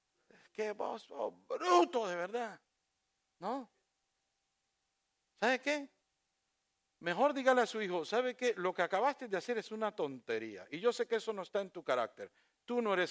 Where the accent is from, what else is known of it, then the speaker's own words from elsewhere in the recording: Puerto Rico; Soy puertorriqueño. Yo no soy hondureño.